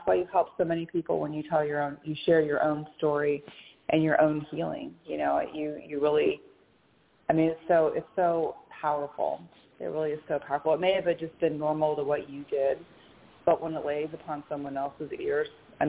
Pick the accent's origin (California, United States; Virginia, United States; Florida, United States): Florida, United States; Sarasota; from Sarasota, Florida